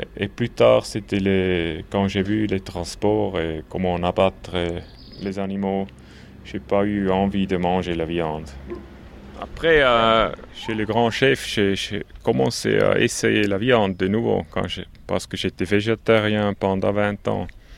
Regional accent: Switzerland; je suis suisse, et nous, on est petit, mais en Suisse, on aime la qualité.

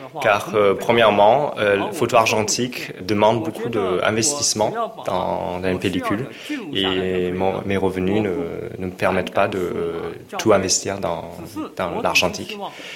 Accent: Wuxi, Jiangsu, China; French is a second language; C'est un des photographes qui se trouve aussi dans ma ville natale, Wuxi

